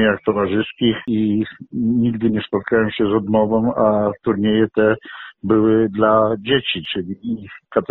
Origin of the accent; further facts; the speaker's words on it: Zielona Góra, Lubusz Voivodeship, Poland; bo ja też jestem krajanem tutaj z Zielonej Góry